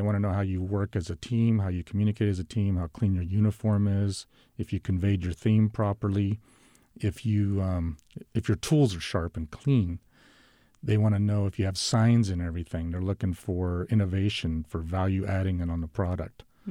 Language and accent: English; Loomis, California, United States; I was lucky that I have an animal husbandry background growing up in Loomis.